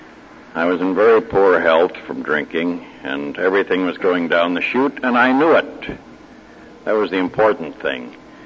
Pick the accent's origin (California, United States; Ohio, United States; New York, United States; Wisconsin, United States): Ohio, United States; Cleveland; I'm from Cleveland, Ohio, as you've been told